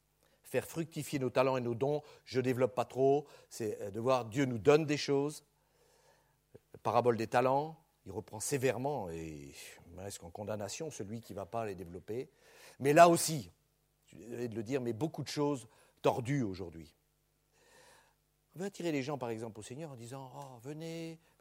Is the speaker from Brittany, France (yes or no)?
yes; Brittany, France; Moi, je suis breton, les bretons, et machin.